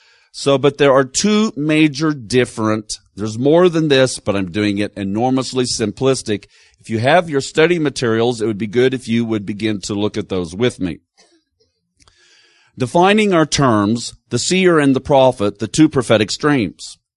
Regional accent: Missouri, United States; now in Tennessee, United States; So I grew up in Missouri before I was a Tennessean. And I've been a Tennessean, so I am now an official Southerner, and so I have even picked up some of the language.

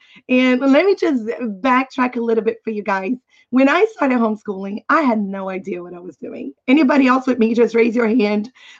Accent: Brazil; now in Canada; My husband is from South Africa. I'm originally from Brazil.

